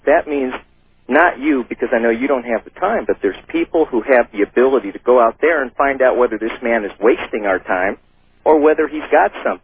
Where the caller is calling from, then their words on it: Santa Rosa, California, United States; And I'm calling from Santa Rosa, California.